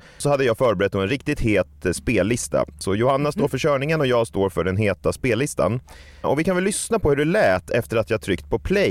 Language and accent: Swedish; Stockholm, Stockholm County, Sweden; Jag är inte utanför min hemstad så mycket